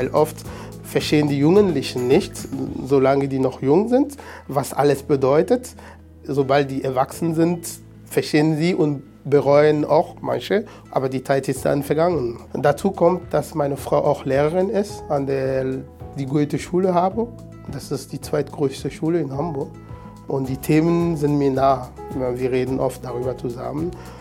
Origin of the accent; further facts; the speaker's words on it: Togo; now in Germany; Ich lebe in Harburg seit 2007. In Deutschland lebe ich seit 2003. Ich komme ursprünglich aus Togo und habe hier in Deutschland Wirtschaftsrecht studiert.